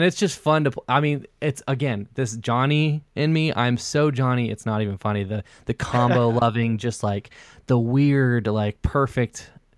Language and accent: English; Texas, United States; You know, I'm from Texas